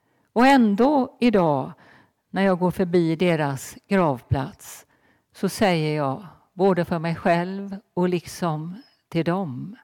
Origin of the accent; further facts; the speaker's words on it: Marstrand, Västra Götaland County, Sweden; begravningsplatsen i Marstrand där jag är född och uppvuxen.